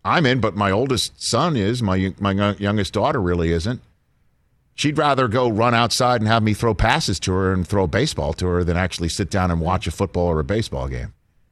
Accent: Staten Island, New York, United States; he's from Queens, I'm from Staten Island.

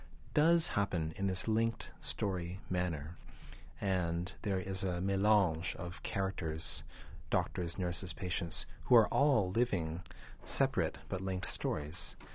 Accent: Canada; born there; And so while I was born in Canada and have, in many ways, a very North American worldview

